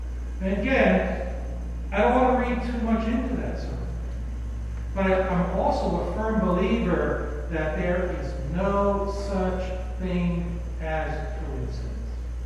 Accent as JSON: {"language": "English", "region": "New Jersey", "country": "United States", "said": "and I'm from New Jersey, and I'll tell you, we don't get earthquakes in New Jersey."}